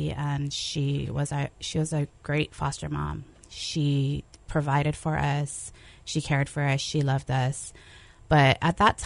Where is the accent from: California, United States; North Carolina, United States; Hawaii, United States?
Hawaii, United States; So I was a runaway from Hawaii, and I was able to avoid getting arrested.